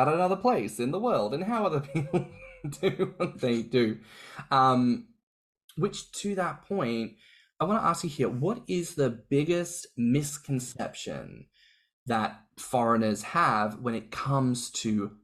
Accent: Australia; as an Australian

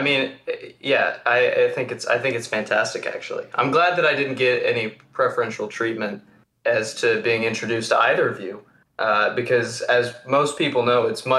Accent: Lake Jackson, Texas, United States; born there; I was born in Lake Jackson, Texas.

